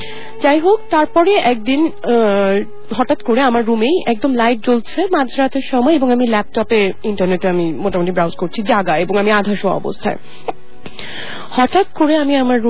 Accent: Dhaka, Dhaka Division, Bangladesh; যেই বাসে আমি জন্ম বেড়ে উঠেছি এবং ওই বাড়িতেই আমি রুমে আর থাকতে পারি না, এত পরিচিত এবং এই রুমের বাইরে বা এই বাড়ির বাইরে আমি চিন্তাই করতে পারি না ঢাকায় কোথাও থাকা।

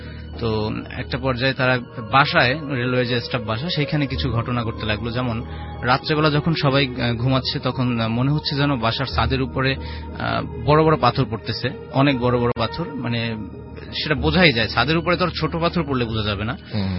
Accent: Khulna, Khulna Division, Bangladesh; now in Dhaka, Bangladesh; খুলনা থেকে আসছি, বর্তমানে ঢাকাতেই থাকি।

